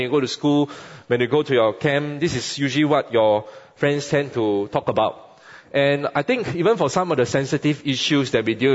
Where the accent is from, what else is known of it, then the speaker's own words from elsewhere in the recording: Singapore; Maybe we talk about things like our privilege as a Singaporean to enjoy good education, to enjoy healthcare, to enjoy your MRT seat.